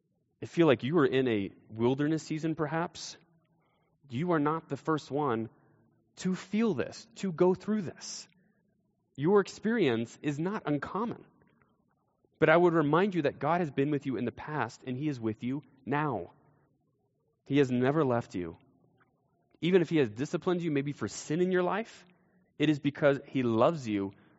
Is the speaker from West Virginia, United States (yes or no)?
yes; West Virginia, United States; Growing up, when people would ask, well, they would find out I was from West Virginia, they would ask me if I had 11 toes often.